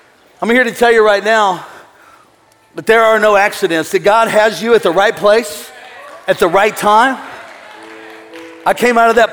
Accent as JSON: {"language": "English", "town": "West Palm Beach", "region": "Florida", "country": "United States", "said": "I go, what? I'm from West Palm Beach."}